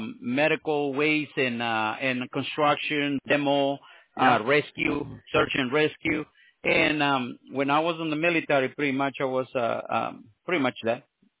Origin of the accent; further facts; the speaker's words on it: Los Angeles, California, United States; I grew up on downtown. I grew up right there on Alvarado and Olympic, because my family are Hispanic.